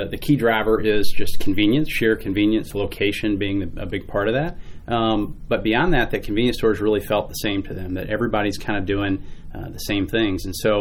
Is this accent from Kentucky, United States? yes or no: yes; Louisville, Kentucky, United States; So born and raised in Louisville in the South End and went to college at Western Kentucky University.